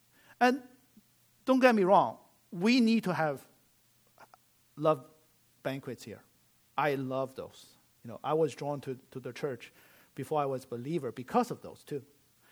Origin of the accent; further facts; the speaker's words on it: China; first language Chinese; English is a second language; As most of you know, I speak, my native tongue is Chinese, right? So you hear I have some accent. But but English helped me a lot in my path to become a Christian, because as Chinese, you have a lot of baggage about idol worship.